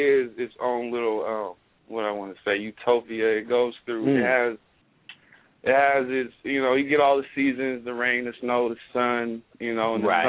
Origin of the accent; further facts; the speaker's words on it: Phoenix, Arizona, United States; born there; But I was born in Phoenix, AZ, so I'm already